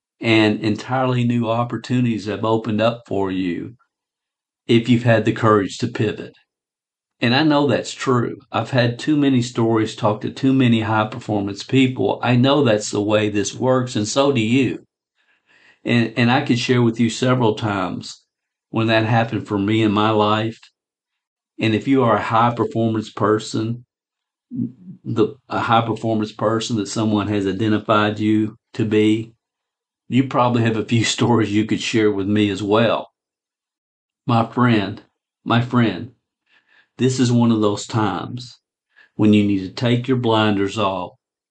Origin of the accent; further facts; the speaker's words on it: Kentucky, United States; I'm originally from Kentucky.